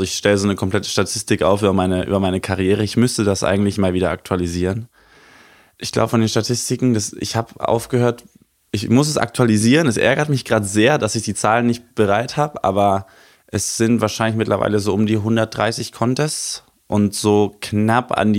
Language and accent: German; Canary Islands, Spain; als ich Kind war, ich bin auf Fuerteventura geboren und aufgewachsen